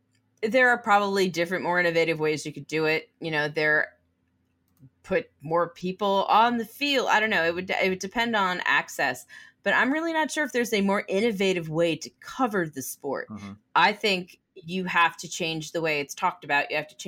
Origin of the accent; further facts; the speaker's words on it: Maine, United States; My hometown in Maine.